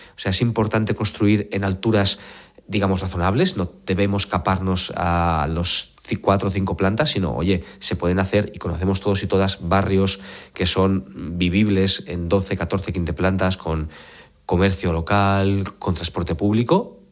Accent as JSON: {"language": "Spanish", "town": "Valencia", "region": "Valencian Community", "country": "Spain", "said": "es una suerte que ahora Madrid atraiga más gente o Valencia, mi tierra, atraiga más gente, ¿no?"}